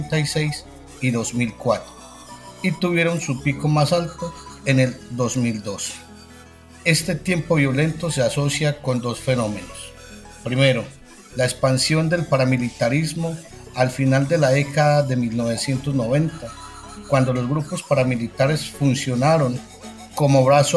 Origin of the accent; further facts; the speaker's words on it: Antioquia, Colombia; Soy dirigente de Antioquia